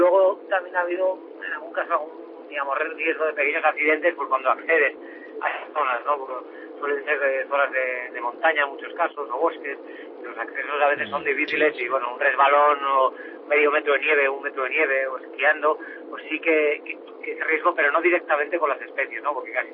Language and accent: Spanish; Navarre, Spain; Yo soy de Navarra y de las Laderas Reales, cerca de mi pueblo